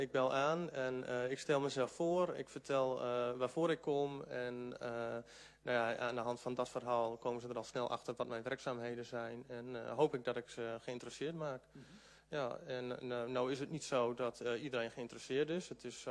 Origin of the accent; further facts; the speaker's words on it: Groningen, Netherlands; Ik kom zelf uit Groningen en ik wil niemand tegen de schenen trappen natuurlijk.